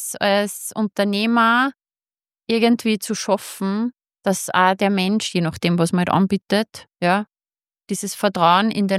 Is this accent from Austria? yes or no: yes; Austria; bei uns in Österreich ist das ja ganz anders geregelt.